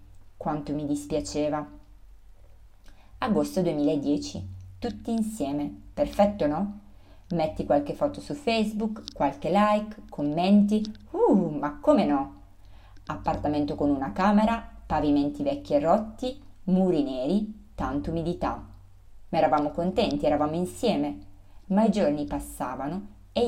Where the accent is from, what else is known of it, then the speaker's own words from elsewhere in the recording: Vinica, Eastern, North Macedonia; Italian is a second language; now in Italy; Mi trovo come nel mio paese a Vinica, in Macedonia, e cerco di essere rispettosa, di osservare le regole italiane, perché noi abbiamo raggiunto l'Italia, non lei noi.